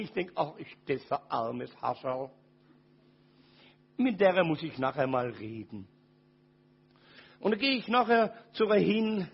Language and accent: German; Ulm, Baden-Württemberg, Germany; born there; Ihr Lieben, ich bin geboren in Ulm.